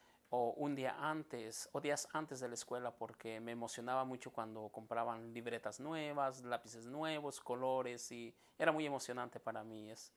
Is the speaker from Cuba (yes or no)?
no; Cherán, Michoacán, Mexico; born there; also born or lived in Los Angeles / North Carolina; Nací en Cherán, Michoacán, México.